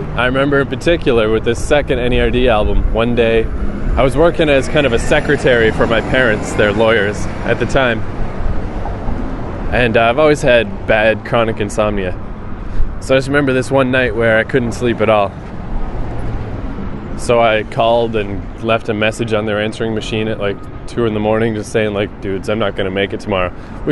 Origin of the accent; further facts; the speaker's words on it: Fredericton, New Brunswick, Canada; Well, that's when I was living downtown in Fredericton, my hometown.